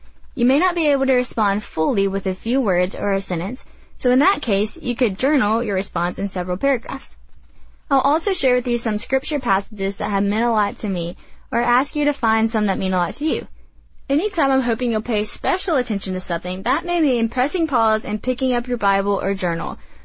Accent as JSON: {"language": "English", "region": "the South", "country": "United States", "said": "I'm from the South, and when I say the word so, I can spread it out over 3 or 4 syllables, and I also say it a lot."}